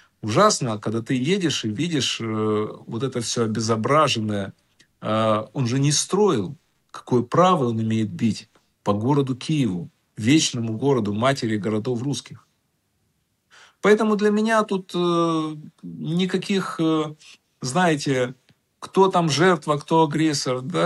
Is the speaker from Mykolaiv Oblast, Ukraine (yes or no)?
no; Kyiv, Ukraine; born there; Я родился в Киеве. Мои родители родились в Киеве, прожили всю жизнь. Мои бабушки и дедушки жили в Киеве.